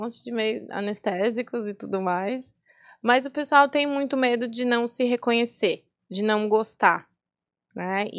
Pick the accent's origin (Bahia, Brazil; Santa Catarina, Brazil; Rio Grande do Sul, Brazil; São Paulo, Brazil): Santa Catarina, Brazil; Florianópolis; eu vou me manter aqui na minha cidade maravilhosa, né? Porque, afinal de contas, eu sou manezinha, né?